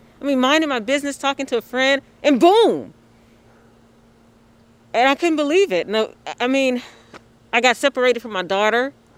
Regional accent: Louisville, Kentucky, United States; I was born and raised in West Louisville, and I stay because there's work to do.

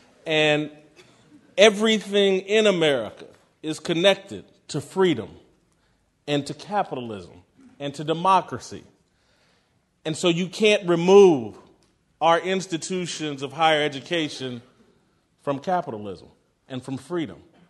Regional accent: United States; We're American.

